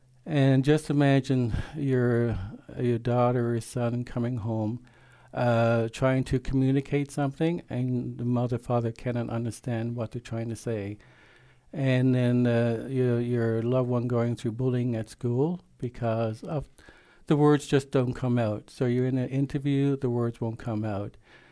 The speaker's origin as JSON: {"language": "English", "town": "Gander", "region": "Newfoundland and Labrador", "country": "Canada", "also_born_or_lived": "Toronto", "said": "when I retired from the city of Toronto as a senior manager and moved back home, I'm originally from Gander."}